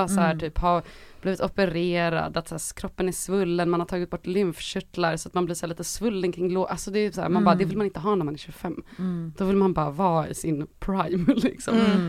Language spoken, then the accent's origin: Swedish; Stockholm, Stockholm County, Sweden; also born or lived in London; jag bodde hemma hos mina föräldrar, jag var i Farsta där jag växte upp